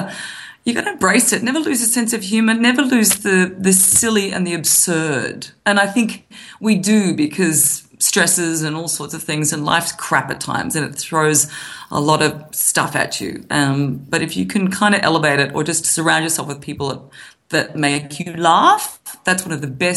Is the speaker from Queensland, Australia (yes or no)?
yes; Queensland, Australia; And I'm a old Queensland kid. I grew up in Queensland and we love the beach. We went to the Gold Coast on the holidays